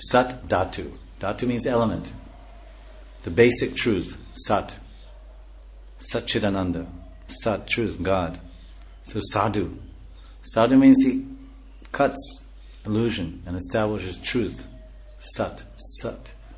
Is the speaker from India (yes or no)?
yes; India; English is a second language; now in England; Because I come from India, and India every day, full sunshine.